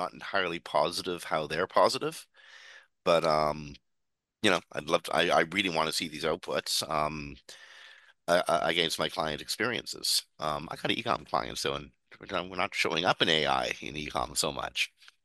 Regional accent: Toronto, Ontario, Canada; Geoffrey Hinton is from University of Toronto. My hometown.

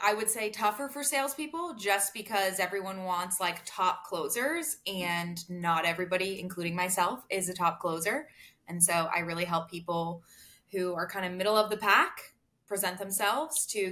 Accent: Pittsburgh, Pennsylvania, United States; I was not an athlete, but like I'm from Pittsburgh.

